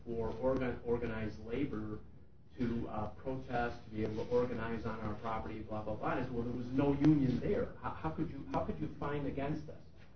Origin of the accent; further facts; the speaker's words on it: Detroit, Michigan, United States; My hometown is the heart of unions in Detroit, Michigan.